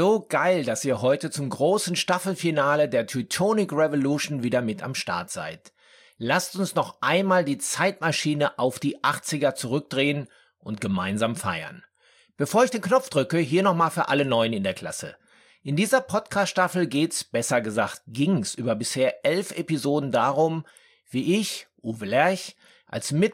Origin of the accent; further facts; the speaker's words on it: North Rhine-Westphalia, Germany; Viele Fragen für mich als Wessi aus dem Ruhrpott.